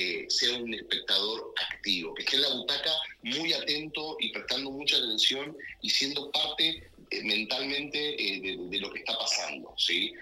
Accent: Argentina; moved away as an adult; now in United States; soy de Argentina. Estoy hace 12 años en los Estados Unidos y me dedico full a dirigir teatro.

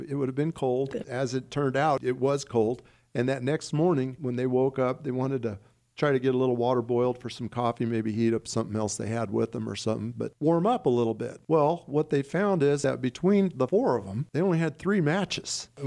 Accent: Cincinnati, Ohio, United States; We're from Cincinnati.

